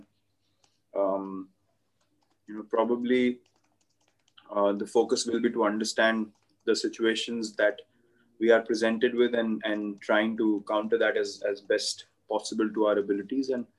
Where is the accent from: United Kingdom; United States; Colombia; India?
India; As the Indian cricket team, and my personality has always been this way from day one. So I would like to say that this for me is a representation of the new India, where we want to take up challenges